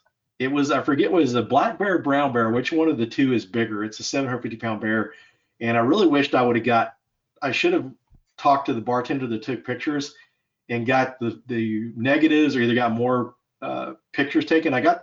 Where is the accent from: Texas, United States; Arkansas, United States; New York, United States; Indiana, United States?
Texas, United States; Denton; working as a bouncer in a nightclub in my hometown of Denton, Texas.